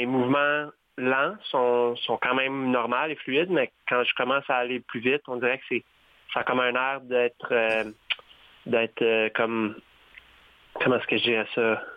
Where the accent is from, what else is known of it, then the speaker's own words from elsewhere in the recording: Quispamsis, New Brunswick, Canada; Oui, ça fait que moi, je viens de Quispamsis, Nouveau-Brunswick.